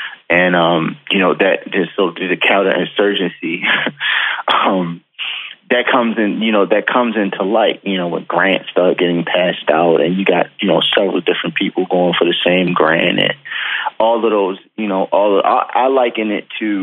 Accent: Baltimore, Maryland, United States; I come from West Baltimore

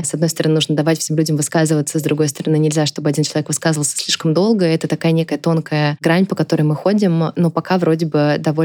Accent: Tambov, Tambov Oblast, Russia; я из Тамбова сама

